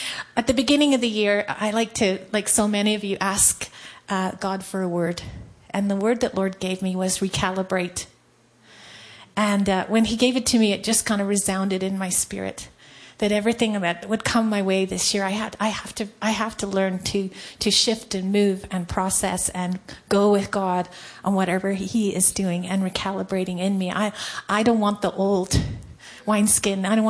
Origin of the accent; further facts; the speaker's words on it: Ireland; Somebody keep me to 15 minutes, because I'm Irish, and I didn't just kiss the Blarney Stone, I inhaled it, so I like to talk.